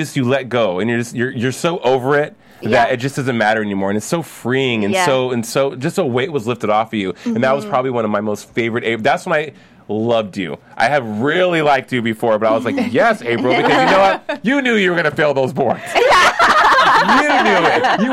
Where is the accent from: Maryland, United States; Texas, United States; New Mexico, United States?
New Mexico, United States; Albuquerque; I'm from Albuquerque, New Mexico. I have been on many a farm and no one looked like that.